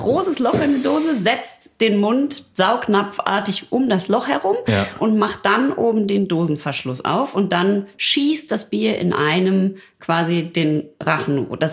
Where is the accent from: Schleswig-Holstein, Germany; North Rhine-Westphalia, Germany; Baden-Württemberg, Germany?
North Rhine-Westphalia, Germany; ich komme ja aus dem Pott